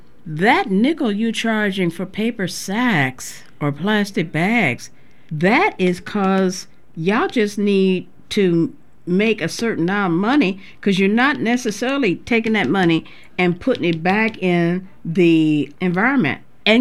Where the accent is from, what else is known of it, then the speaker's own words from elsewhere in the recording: St. Louis, Missouri, United States; growing up in St. Louis, Missouri, which I did, and listening to primarily white stations